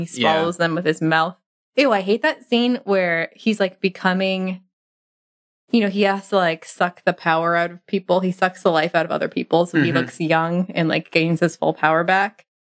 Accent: United States; accent: American; That's where they go, with my very American accent.

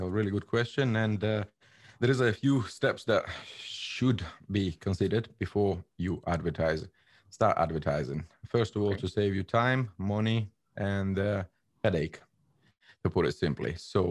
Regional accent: Russia; English is a second language; also born or lived in Georgia; now in United Kingdom; As I said, I was born in Georgia. I was raised in Russia and lived half of my life here now in England.

